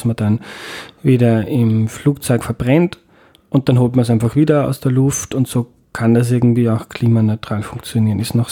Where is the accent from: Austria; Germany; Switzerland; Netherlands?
Austria; Lower Austria; Cool, da komme ich aus der Nähe.